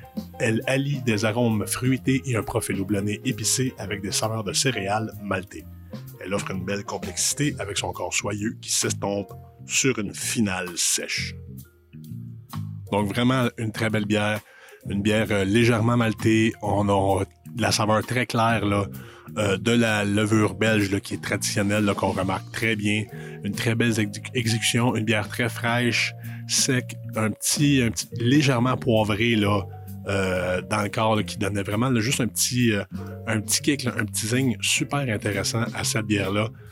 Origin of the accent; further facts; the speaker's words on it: Cowansville, Quebec, Canada; la microbrasserie de mon village natal de Cowansville